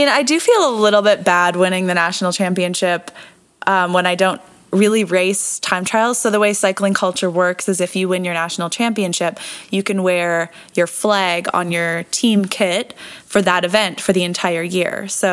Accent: Canada; I'm Canadian.

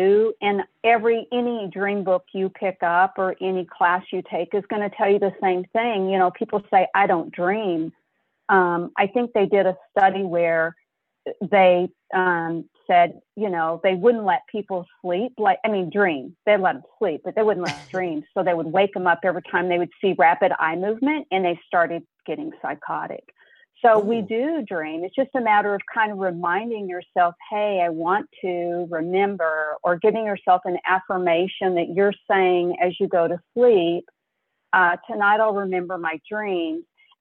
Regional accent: Texas, United States; now in California, United States; I'm originally from Texas, and I now live in California.

